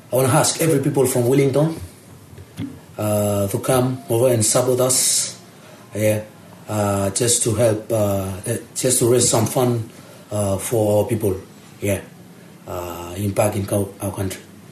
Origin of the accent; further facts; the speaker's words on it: Vanuatu; I come from Vanuatu, and one of the smallest island of Vanuatu, Haniwa.